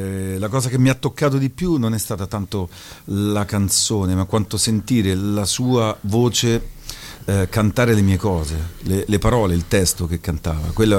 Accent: Rome, Lazio, Italy; Sono cresciuto a Monteverde, quindi.

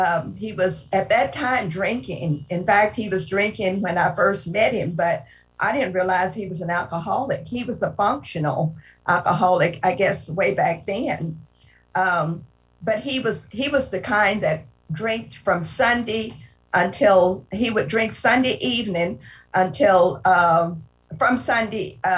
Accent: Arkansas, United States; moved away as an adult; Back in 1964, I got out of high school and went to Kansas City. I'm originally from Arkansas

